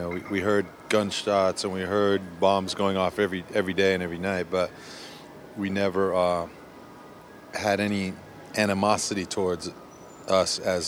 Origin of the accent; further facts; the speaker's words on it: Australia; I'm from Australia.